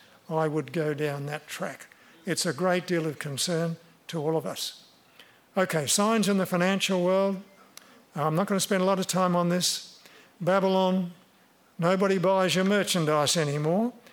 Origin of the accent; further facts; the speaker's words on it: Tasmania, Australia; Now, I grew up in Tasmania, and I used to walk into the Western Tiers mountain range